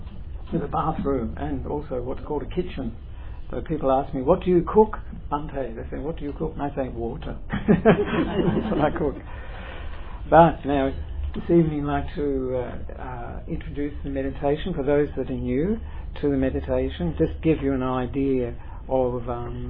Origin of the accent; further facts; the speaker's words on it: Perth, Western Australia, Australia; born there; I was born in Perth and ordained in Perth with Ajahn Brahm, and actually spent 9.5 years at Bodhinyana Monastery, Serpentine Monastery.